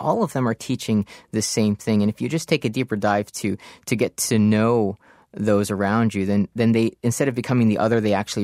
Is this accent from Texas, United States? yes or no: no; Florida, United States; also born or lived in Africa; when I was young, growing up in Florida, I was born in Africa.